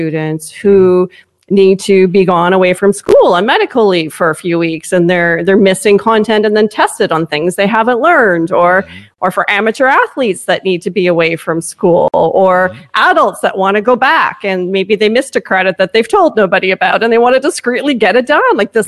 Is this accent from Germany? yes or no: no; Canada; As a Canadian